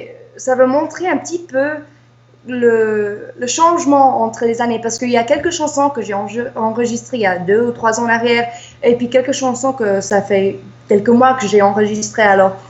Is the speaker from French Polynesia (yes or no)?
no; United States; on est américaine, mais on a des origines de Neuchâtel et puis de Suisse